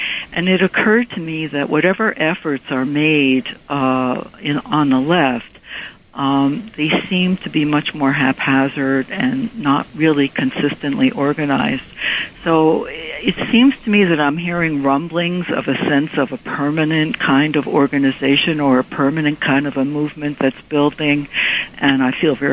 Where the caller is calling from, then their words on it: New Jersey, United States; I'm calling from New Jersey.